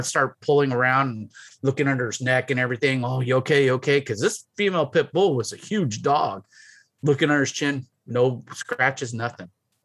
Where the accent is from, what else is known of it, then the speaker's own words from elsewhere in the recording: San Diego, California, United States; My pet when I grew up in San Diego in California, where we, you know, went to school at, you know, later moved.